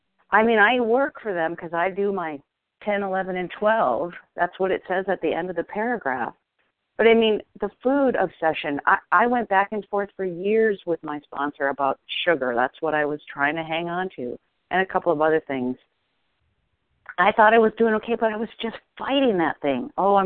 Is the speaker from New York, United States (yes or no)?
no; Ojai, California, United States; I'm from Ojai, California, recovered compulsive overeater.